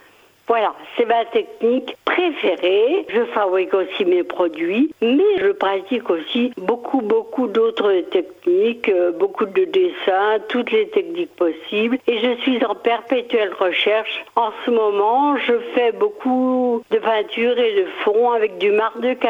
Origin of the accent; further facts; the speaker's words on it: Normandy, France; now in La Chapelle-du-Bois, France; Je viens du Perche, j'ai habité pendant une quarantaine d'années du côté de Selonge-Bretoncelles, et puis je viens d'arriver présent de santé dans une nouvelle maison à la Chapelle du Bois, une maison de plein pied qui correspond à mes capacités physiques.